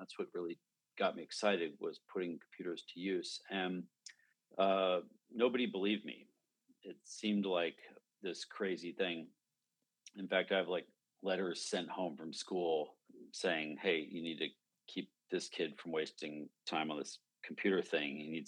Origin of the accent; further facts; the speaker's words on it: Alaska, United States; And I grew up in Alaska, so nobody around me had ever seen a computer before.